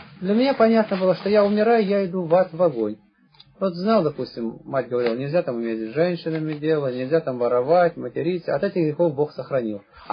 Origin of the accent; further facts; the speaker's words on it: Barnaul, Altai Krai, Russia; Я, например, с Алтайского края. Угу. Там жил сын пастуха. Отец у нас многодетный, 10 детей, без руки. Всю жизнь пастухом был, мы выросли в степи.